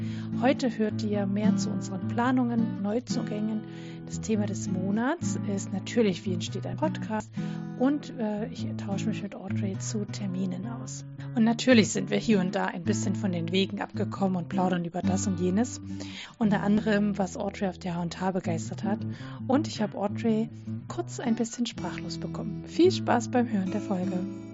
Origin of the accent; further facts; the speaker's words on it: Saxony, Germany; accent: Saxon; now in Göttingen, Germany; ich komme ursprünglich aus Sachsen, also genau von der anderen Seite von Deutschland quasi. Wohne jetzt aber in Göttingen, wo hier alle Hochdeutsch reden und ich kriege das auch nicht so richtig hin.